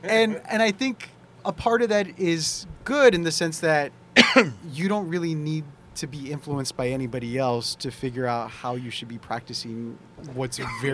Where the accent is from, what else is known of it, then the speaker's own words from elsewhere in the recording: Eagle Pass, Texas, United States; So I grew up on the Texas-Mexico border. I grew up in a small town called Eagle Pass. It's about 2 hours south of San Antonio.